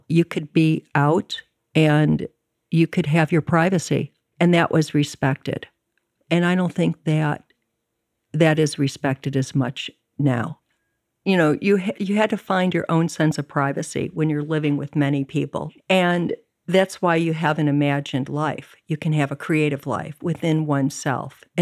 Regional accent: Chicago, Illinois, United States; born or raised there; also born or lived in Evanston

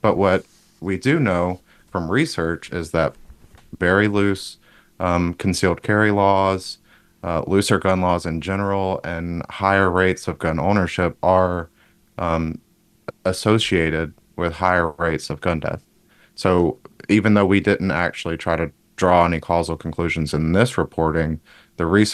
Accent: Alabama, United States; You know, I'm from Alabama and I live in New York now.

